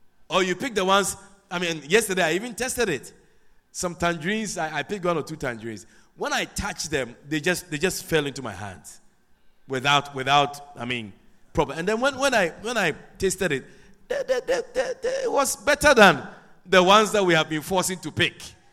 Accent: Georgetown, Guyana; And you see, because we are from Georgetown, we are bush people.

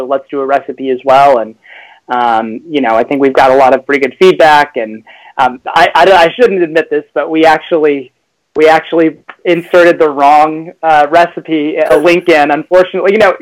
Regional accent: Kansas City, United States; I think it's valuable that we're both from Kansas City in a way, because Kansas City, I think, likes to incorporate a lot of different styles and ideas.

